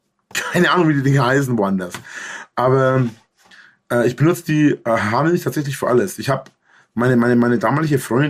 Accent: Bavaria, Germany; Der Witz ist, bei uns in Franken, in Bayern, heißen die Dinger Pfannkuchen.

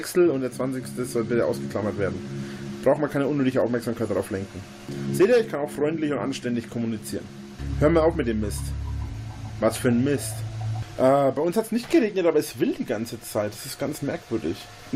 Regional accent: Bavaria, Germany; Ich wohne nicht mal 30 Kilometer von Erlangen entfernt.

